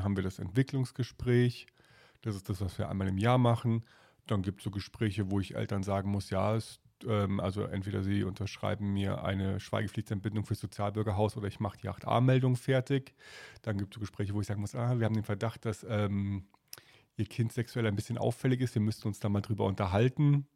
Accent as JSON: {"language": "German", "region": "Rhineland", "country": "Germany", "said": "ich komme halt aus dem Zentralrheinland, also für mich war das ja schon auch Kindheit"}